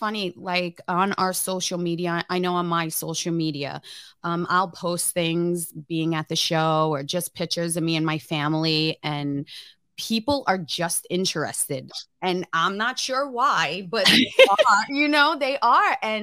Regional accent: New York, United States; now in Missouri, United States; so I'm from New York and I live in Missouri now.

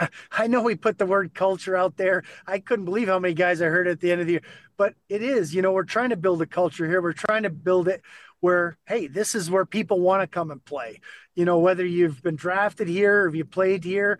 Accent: United States; So to have that, Matt, like, even though I'm American, it's the same thing.

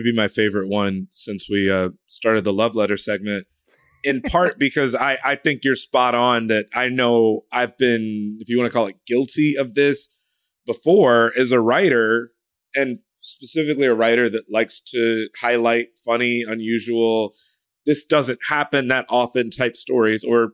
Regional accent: Chicago, Illinois, United States; I grew up in Chicago.

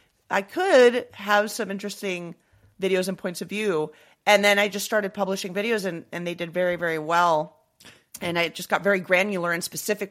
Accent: Leamington Spa, West Midlands, United Kingdom; born there; I look like an Irish barmaid and I was born in Royal Leamington Spa.

